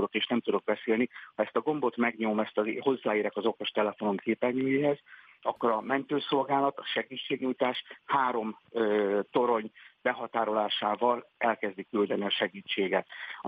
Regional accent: Hungary; Magyarok vagyunk

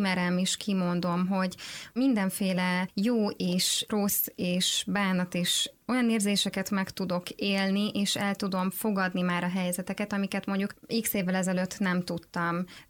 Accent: Tekenye, Zala, Hungary; a faluban, ahonnan származom Tekenyéről.

